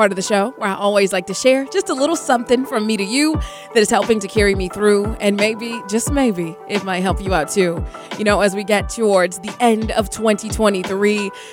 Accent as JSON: {"language": "English", "region": "Michigan", "country": "United States", "said": "today's shout-out goes all the way back to my home state of Michigan"}